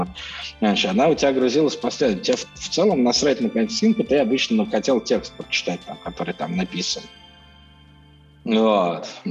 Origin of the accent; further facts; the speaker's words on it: Russia; Я ему прям написал письмо, что я там типа из России